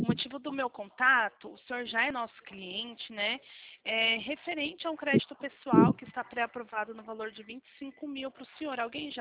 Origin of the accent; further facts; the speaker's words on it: Campo Limpo Paulista, São Paulo, Brazil; Eu sou de São Paulo, aqui de Campo Limpo, perto de Jundiaí.